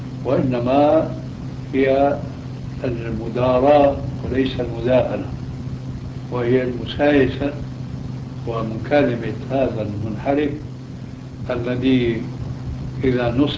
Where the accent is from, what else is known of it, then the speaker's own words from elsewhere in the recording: Syria; وإلا فيكون مثله كمثل ما يقال عندنا في سوريا